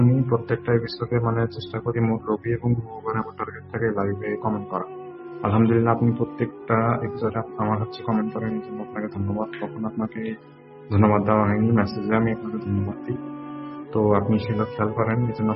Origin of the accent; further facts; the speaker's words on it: Gaibandha, Rangpur Division, Bangladesh; now in Rajshahi, Bangladesh; বলছি, বর্তমানে এখন রাজশাহীতে থাকি।